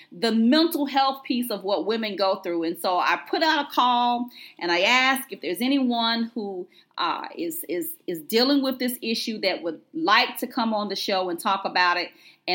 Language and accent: English; Georgia, United States; accent: twang; I'm from Georgia, so I may be twisting it with a little twang.